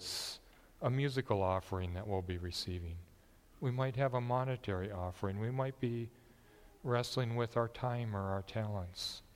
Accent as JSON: {"language": "English", "region": "Upper Great Plains", "country": "United States", "tie": "born or raised there", "said": "Scandinavian and German, growing up in the Upper Great Plains, tending towards the serious side of things."}